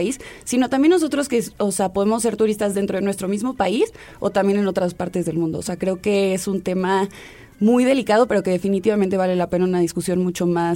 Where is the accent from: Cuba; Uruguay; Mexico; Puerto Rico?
Mexico; nosotros como mexicanos